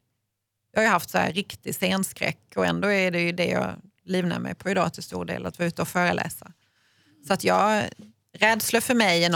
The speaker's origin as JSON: {"language": "Swedish", "town": "Malmö", "region": "Skåne", "country": "Sweden", "said": "Ja, eftersom jag kommer från Malmö, ja. Skåne"}